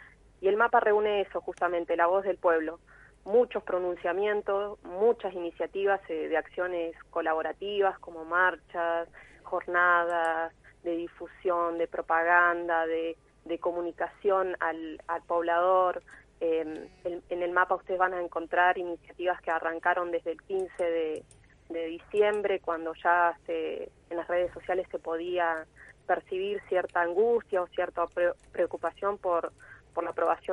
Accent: Esquel, Chubut, Argentina; yo también soy de Esquel, así que siempre tengo comunicación con gente de allá

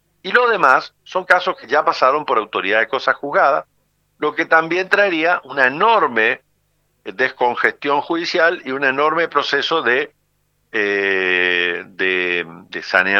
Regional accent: Argentina

